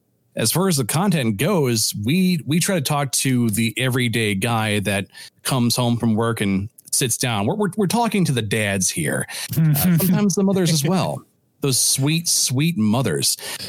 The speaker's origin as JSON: {"language": "English", "region": "Iowa", "country": "United States", "said": "We're from Iowa."}